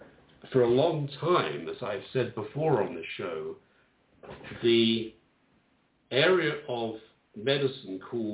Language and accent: English; England, United Kingdom; I am from England, and England has got many things wrong.